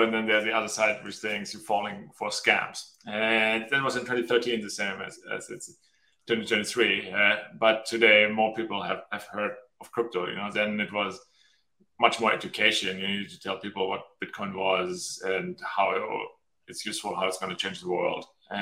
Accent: Germany; I'm originally from Germany

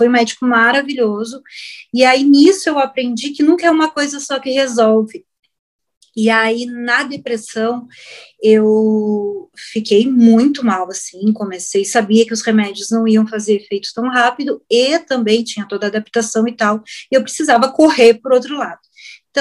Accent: Bagé, Rio Grande do Sul, Brazil; eu venho lá do interior, lá de Bagé, e o meu pai, ele fazia arreio e essas coisas para cavalo, a gente morava para fora.

